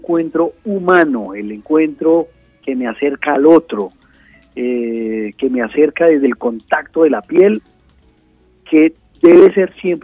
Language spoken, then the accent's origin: Spanish; Medellín, Antioquia, Colombia; Yo soy de Medellín y eso hace que haya algunas diferencias en nombres y en acciones